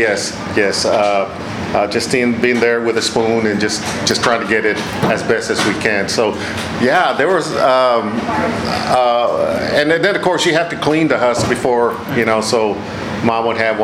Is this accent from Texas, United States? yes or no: yes; Corpus Christi, Texas, United States; Corpus Christi.